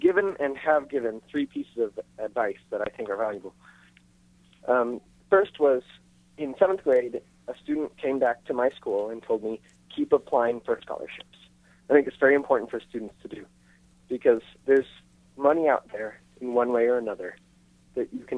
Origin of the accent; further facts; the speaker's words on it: Manhattan, Kansas, United States; I came from a cohort from Manhattan, actually. So not far down the road, so I could always go home to do laundry.